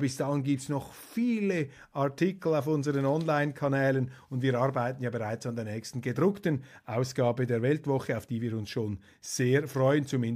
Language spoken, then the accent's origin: German; Switzerland; aber als Schweizer und 25% Deutscher haben wir hier ein akutes Alarmsystem